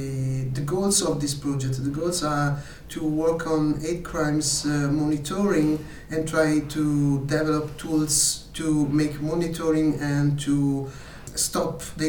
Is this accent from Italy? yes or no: yes; Italy; English is a second language; I come from Italy.